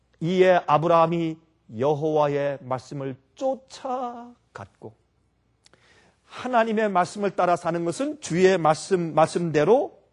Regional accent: South Korea; 우리는 한국 사람들이에요.

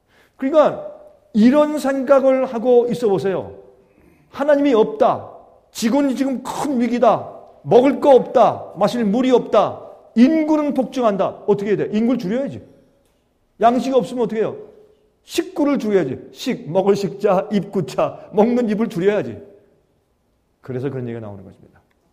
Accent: South Korea; 저는 미국 시민권 가진 사람이니까 저는 한국 사람이지만 미국 시민권 가지고 있으니까

